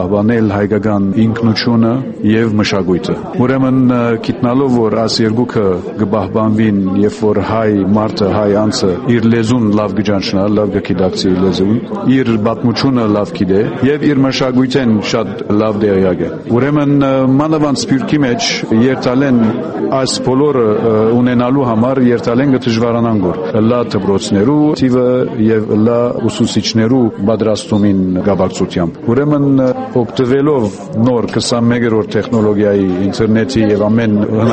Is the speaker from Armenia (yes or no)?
no; Damascus, Damascus Governorate, Syria; Ես արդեն Սիրիայից եմ, Դամասկոս կգտնագիմ։